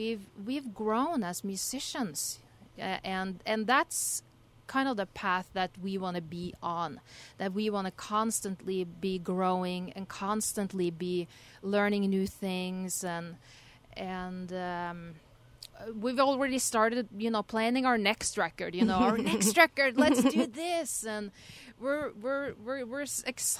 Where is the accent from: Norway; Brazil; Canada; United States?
Norway; English is a second language; I'm from Norway.